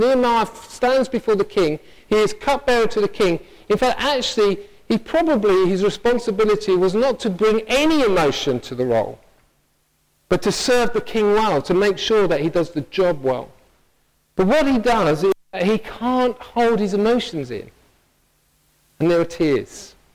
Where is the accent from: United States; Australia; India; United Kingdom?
United Kingdom; But as white British people particularly, some from other cultures may lean the other way, which is absolutely fantastic. But for us white British, sometimes we forget our emotions or we push them down.